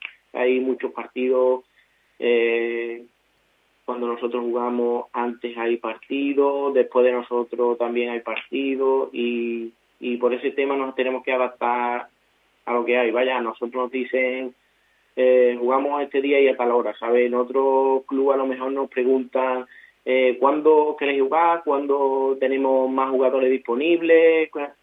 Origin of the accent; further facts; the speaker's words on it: Gilena, Andalusia, Spain; yo lo comparo con allí, con nuestro pueblo, por ejemplo, con mi pueblo, Gilena